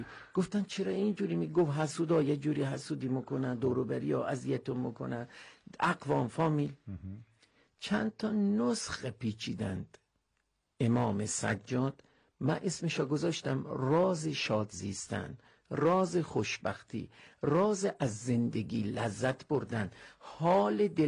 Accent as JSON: {"language": "Persian", "country": "Iran", "said": "اقوام مختلفی داریم، ولی ما هم ایرانی هستیم"}